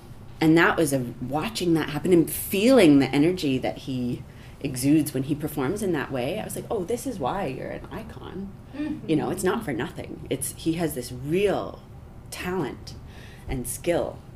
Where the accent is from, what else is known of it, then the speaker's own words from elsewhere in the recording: Canada; also born or lived in Toronto; now in Los Angeles, United States; Well, so I'm Canadian, and I had been based in Toronto for a decade